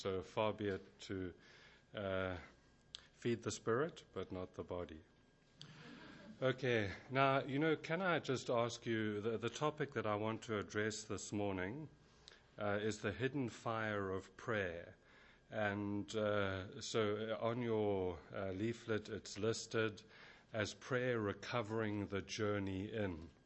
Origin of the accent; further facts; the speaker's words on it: South Africa; now in England; I come originally from South Africa, in case you're wondering where the accent comes from, and then more recently from England.